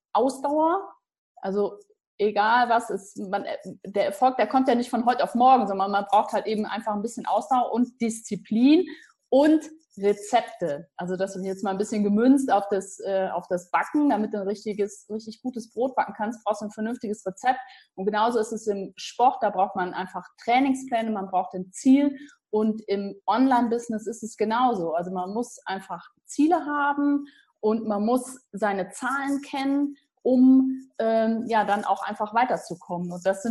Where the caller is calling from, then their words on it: Carinthia, Austria; ich bin aus Österreich zugeschaltet und zwar aus dem wunderschönen Kärnten am Millstätter See.